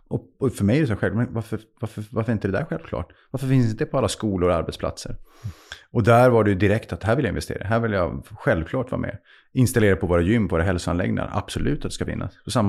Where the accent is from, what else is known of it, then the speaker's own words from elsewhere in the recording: Luleå, Norrbotten County, Sweden; Jag är född i Luleå, uppvuxen på 80-talet.